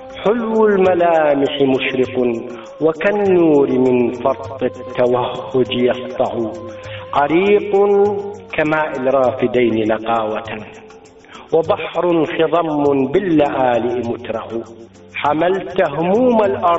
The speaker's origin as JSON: {"language": "Arabic", "town": "Saqlawiyah", "region": "Anbar", "country": "Iraq", "tie": "born or raised there", "said": "أنا ابن فلاح وابن قرية، فلذلك أنا من 75 أنا أكتب الشعر، وكتابتي كانت للطبيعة في منطقة الصقلاوية مثلا، اللي هي قرية من قرى الفلوجة."}